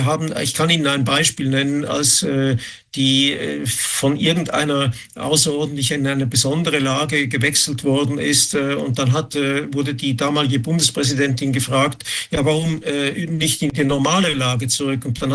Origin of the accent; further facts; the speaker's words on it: Switzerland; das ist sicher auch bei uns in der Schweiz, wie auch in Deutschland.